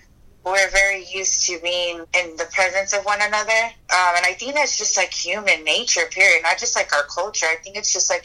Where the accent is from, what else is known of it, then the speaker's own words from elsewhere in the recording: Corpus Christi, Texas, United States; I was born and raised in the Corpus Christi Bay Area.